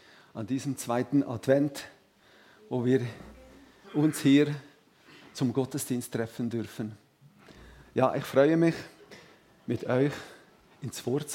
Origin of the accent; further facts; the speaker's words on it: Graubünden, Switzerland; Also ich bin kein Walliser, ich bin ein Bündner.